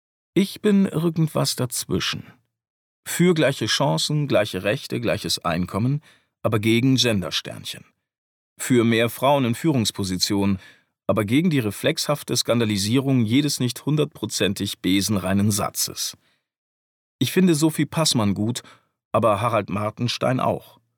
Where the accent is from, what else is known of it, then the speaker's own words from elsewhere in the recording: Bavaria, Germany; now in Munich, Germany; Es ist tatsächlich so, dass ich im Bayerischen Wald, wo ich aufgewachsen bin, als fortschrittlich und in München, wo ich wohne, als konservativ wahrgenommen werde. Die einen sagen, man merkt, dass du in der Stadt lebst, die anderen, man merkt, dass du vom Land kommst.